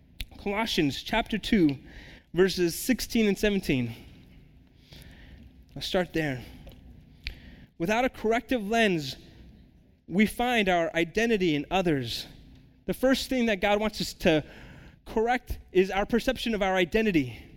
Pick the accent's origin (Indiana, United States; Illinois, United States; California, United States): California, United States; San Jose; I'm from San Jose. We kind of embrace diversity. In Phoenix, they, like, watch you every move.